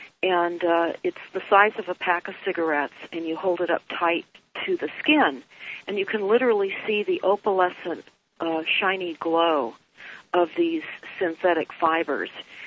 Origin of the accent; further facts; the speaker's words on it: Malibu, California, United States; I grew up in Malibu and was fortunate as a young girl to have horses